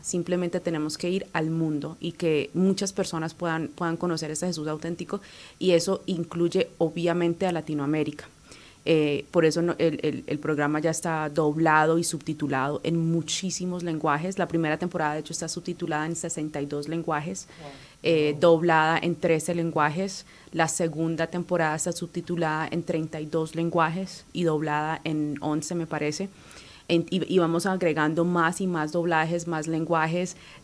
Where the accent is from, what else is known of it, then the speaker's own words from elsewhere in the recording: Colombia; por eso me mandan a mí, que yo soy colombiana